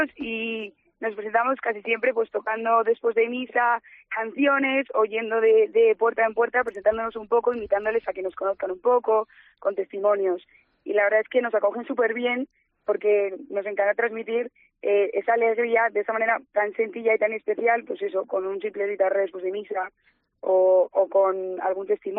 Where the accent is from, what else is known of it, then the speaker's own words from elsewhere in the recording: Madrid, Community of Madrid, Spain; soy de Madrid.